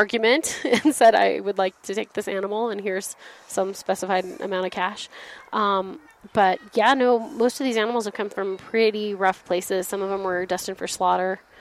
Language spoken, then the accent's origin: English; California, United States; born there; So actually, I know I was born in California